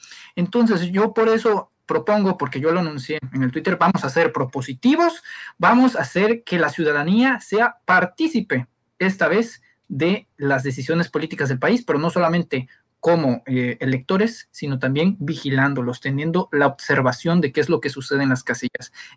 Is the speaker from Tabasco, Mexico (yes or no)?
yes; Tabasco, Mexico; Como sabes, yo soy tabasqueño.